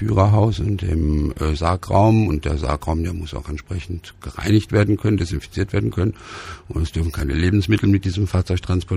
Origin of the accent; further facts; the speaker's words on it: North Rhine-Westphalia, Germany; Ich komme ja aus dem Rheinland, aus dem Ruhrgebiet